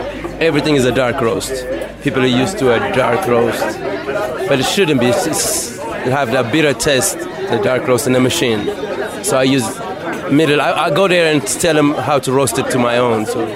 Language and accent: English; Addis Ababa, Ethiopia; English is a second language; moved away as an adult; also born or lived in United States; From Addis, but I was in the state for 28 years and moved a year ago.